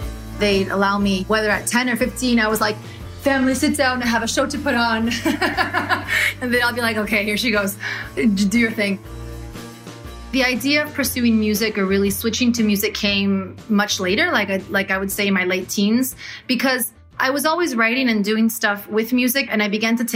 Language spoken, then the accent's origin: English; San Francisco, California, United States; also born or lived in Chile; I was born in California, in San Francisco. My family is bicultural, so I grew up kind of first generation of a Chilean family in the Bay Area.